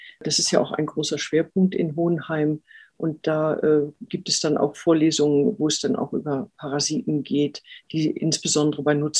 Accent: Bremen, Germany; born there; Ich bin gebürtige Bremerin, deshalb habe ich auch keinen schwäbischen Akzent.

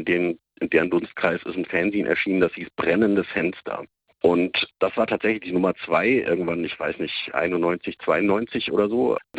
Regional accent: Weilheim in Oberbayern, Bavaria, Germany; ich bin so Anfang der 90er Jahre, habe ich meine Jugend Weilheim in Oberbayern verlebt

